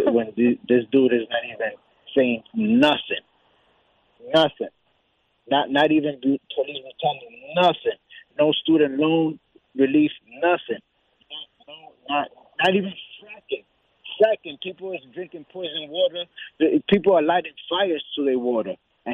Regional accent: Manhattan, New York, United States; now in New Jersey, United States; I'm from New York. I'm from Manhattan. I'm from Dyckman City.

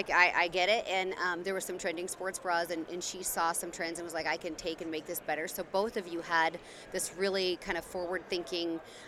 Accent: Oregon, United States; I'm from Oregon.

